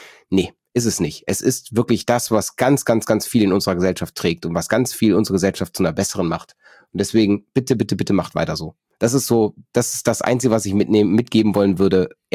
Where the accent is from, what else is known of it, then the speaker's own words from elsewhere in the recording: North Rhine-Westphalia, Germany; ich komme aus NRW